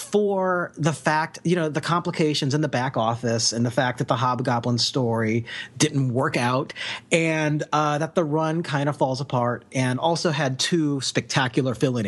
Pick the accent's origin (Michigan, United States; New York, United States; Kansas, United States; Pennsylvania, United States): Kansas, United States; My understanding, I'm from Kansas.